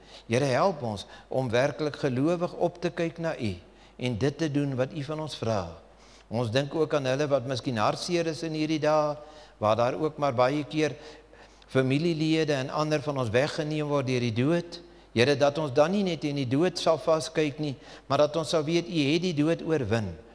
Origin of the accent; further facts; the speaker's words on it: Bloemfontein, Free State, South Africa; born there; Afrikaans is a second language; Nou, my Engels is nie baie goed nie, ek is hier in Bloemfontein gebore.